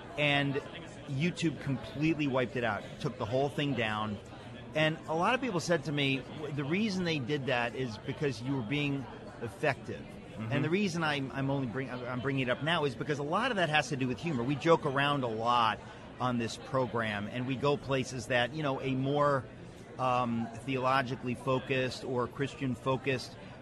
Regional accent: Danbury, Connecticut, United States; Because I grew up in Danbury, Connecticut, and right next door is Newtown, Connecticut

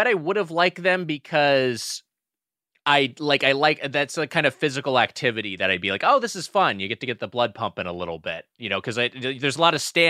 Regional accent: Long Beach, California, United States; because I grew up in SoCal and I grew up in the Long Beach area, which is very close to Anaheim

